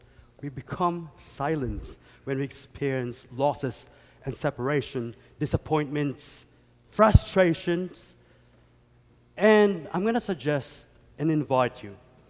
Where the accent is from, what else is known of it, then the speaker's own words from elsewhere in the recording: Chicago, Illinois, United States; I'm not saying because I came from Chicago, but hey, why not?